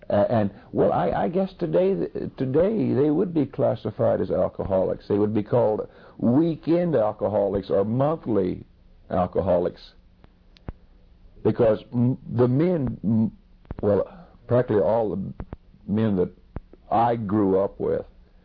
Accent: Texas, United States; now in California, United States; So we came to California from Texas, but yet for the next several years, our environment was still people from the South and so forth.

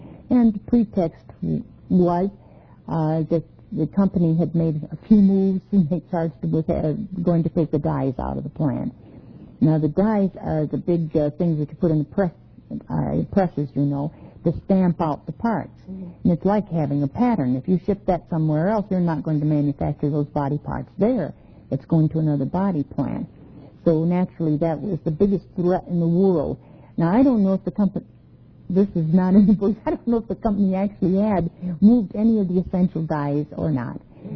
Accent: Flint, Michigan, United States; they knew that I was born and raised in the city. They didn't have one member of their party that was born and raised in Flint, you know.

